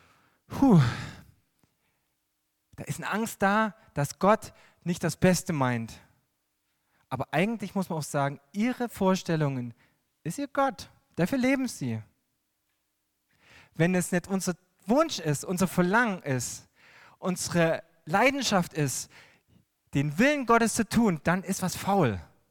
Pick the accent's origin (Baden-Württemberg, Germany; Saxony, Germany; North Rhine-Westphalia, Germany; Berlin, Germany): Saxony, Germany; Kodersdorf; Ich komme aus Kodersdorf